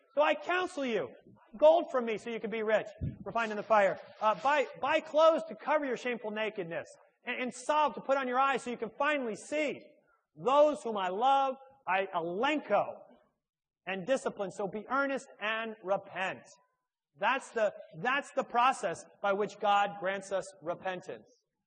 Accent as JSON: {"language": "English", "region": "New York", "country": "United States", "said": "I come from the New York area in the States."}